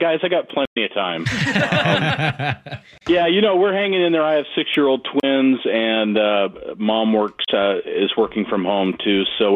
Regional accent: Gig Harbor, Washington, United States; You know, I grew up in Gig Harbor outside of Tacoma, so I got a chance to go to a lot of games in the Kingdome as a kid.

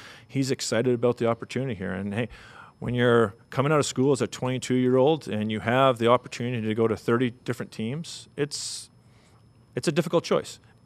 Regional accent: Winnipeg, Manitoba, Canada; I grew up in Winnipeg.

